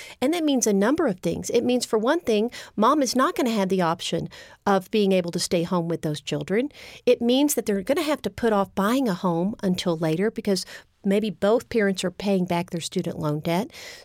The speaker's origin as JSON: {"language": "English", "region": "Texas", "country": "United States", "accent": "Texas", "said": "And I'm actually from Texas. You may hear a little bit of a Texas accent."}